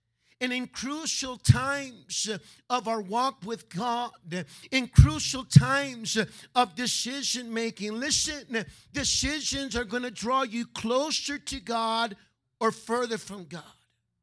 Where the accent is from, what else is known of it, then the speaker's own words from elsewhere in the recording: California, United States; I grew up in California. It was Hollywood Boulevard. It was Whittier Boulevard.